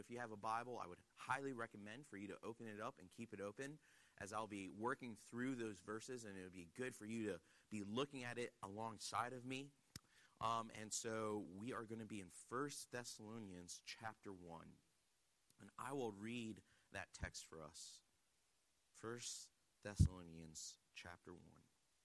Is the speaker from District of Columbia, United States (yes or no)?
yes; Washington, District of Columbia, United States; So I come from Washington, D.C., and I'm married with two little girls